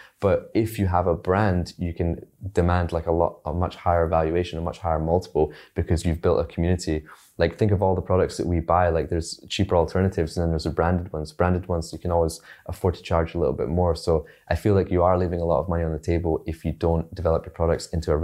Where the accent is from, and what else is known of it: Scotland, United Kingdom; born or raised there; also born or lived in China